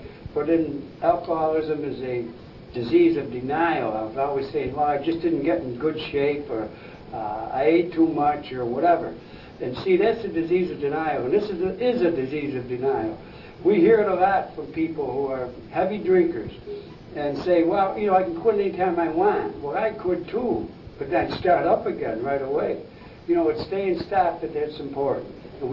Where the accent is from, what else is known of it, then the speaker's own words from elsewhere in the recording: Syracuse, New York, United States; the friends were grabbing me back to my hometown, Syracuse